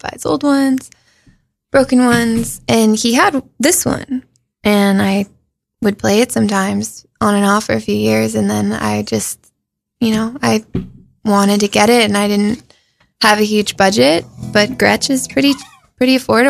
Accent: Buffalo, New York, United States; I'm from upstate New York, but I moved a lot, and I'm kind of from various towns. I was born in Buffalo.

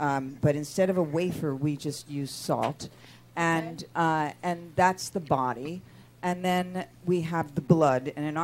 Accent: Pennsylvania, United States; I'm from Pennsylvania, where there are a lot of Amish farms

